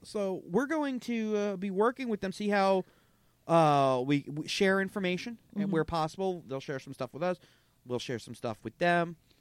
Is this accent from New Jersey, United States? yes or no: yes; Bergenfield, New Jersey, United States; My hometown, where I grew up, Bergenfield, New Jersey